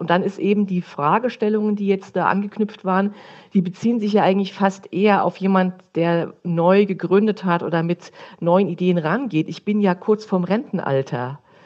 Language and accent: German; Mainz, Rhineland-Palatinate, Germany; Nein, ich bin Mainzerin. Ich bin in Mainz geboren.